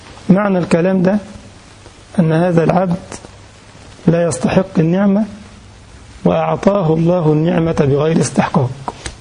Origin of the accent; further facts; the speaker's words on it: Egypt; المثل ده موجود عندنا في مصر، لا أدري هل يوجد في بلدانكم أم لا.